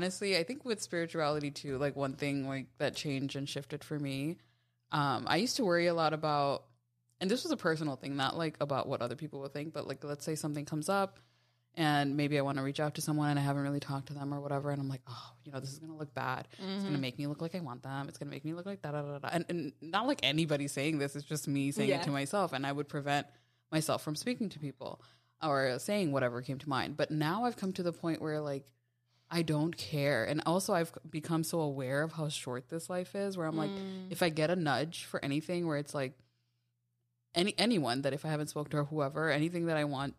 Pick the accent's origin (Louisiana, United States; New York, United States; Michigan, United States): New York, United States; And, as a New Yorker, I was thinking, like, oh, my God.